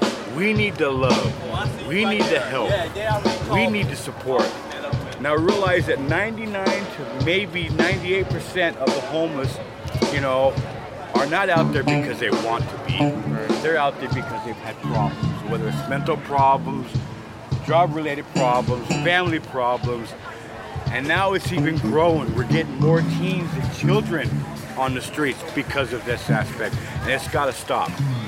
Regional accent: San Diego, California, United States; And I'm actually from San Diego.

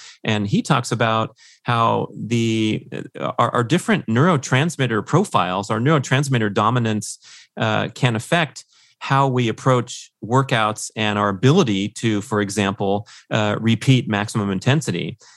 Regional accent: Sacramento, California, United States; I said, oh yeah, yeah, I'm from Sacramento.

